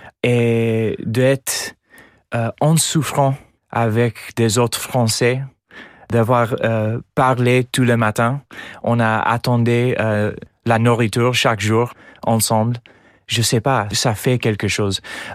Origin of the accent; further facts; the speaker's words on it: United States; accent: American; French is a second language; Il y a des problèmes chez nous aux États-Unis, dans d'autres pays, qui sont pas du tout difficiles ici.